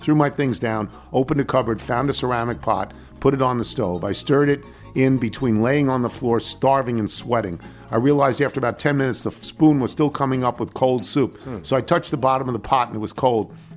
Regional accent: Laurelton, New York, United States; I grew up in Laurelton, and your recent mention, that's just over the Queens line from Nassau

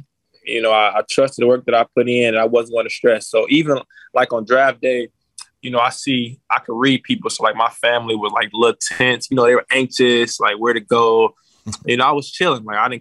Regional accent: Chicago, Illinois, United States; You know, I'm from Chicago, so I'm seeing all the jerseys

